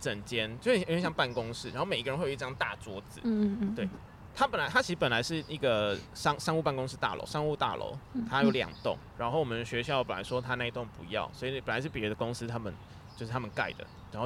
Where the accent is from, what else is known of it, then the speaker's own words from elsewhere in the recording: Taiwan; 对，啊，只有我一个台湾人。